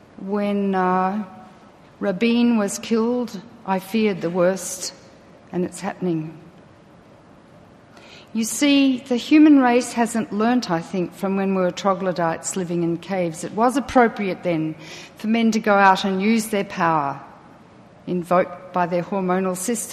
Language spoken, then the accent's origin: English; Australia; I am obviously not American, I'm Australian.